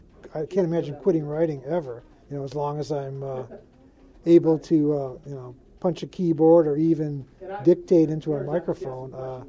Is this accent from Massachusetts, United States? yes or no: no; Detroit, Michigan, United States; I grew up in Detroit, in the city of Detroit.